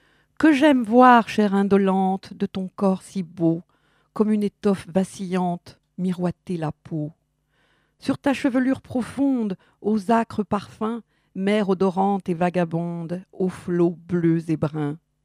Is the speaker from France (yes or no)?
yes; Bourgogne-Franche-Comté, France; accent: Burgundian; J'ai l'accent bourguignon, donc naturellement, j'allonge.